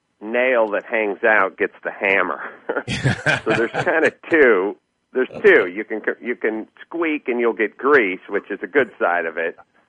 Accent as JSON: {"language": "English", "town": "North Hollywood", "region": "California", "country": "United States", "tie": "born or raised there", "said": "95% of the book is just me musing about food and about politics and about growing up in North Hollywood and stories"}